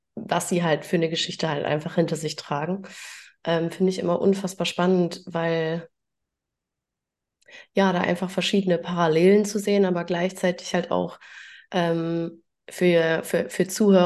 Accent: Germany; Ich komme auch aus dem Dorf, also bin eigentlich ja, in einem ziemlich kleinen Dorf an der holländischen Grenze groß geworden.

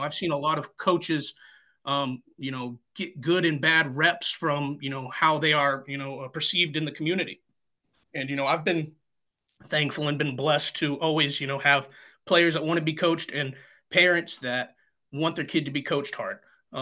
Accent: New England, United States; also born or lived in South; now in Midwest, United States; Originally, I was born down south, and then I grew up in New England, and now I'm coaching here in the Midwest.

